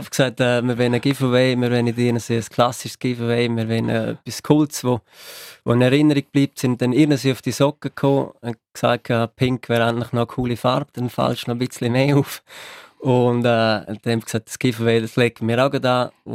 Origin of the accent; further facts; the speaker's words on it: Maienfeld, Grisons, Switzerland; am Schluss ist Meienfeld, Bündner Herrschaft und das Bündnerland meine Heimat.